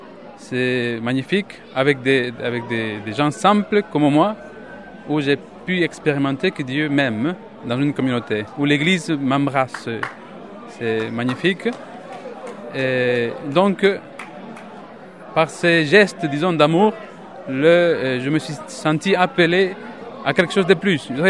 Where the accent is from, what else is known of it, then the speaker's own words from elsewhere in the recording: Ecuador; now in Bayonne, France; je viens de l'Équateur. J'appartiens au chemin néo-catéchuménal et mes parents ont commencé ce chemin il y a 35 ans, voire 40 ans, donc je suis né dedans.